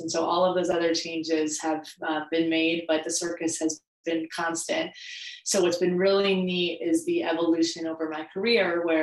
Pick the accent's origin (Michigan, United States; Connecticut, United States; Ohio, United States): Ohio, United States; Cincinnati; So I am born and raised in Cincinnati, Ohio, and I am the product of two school teachers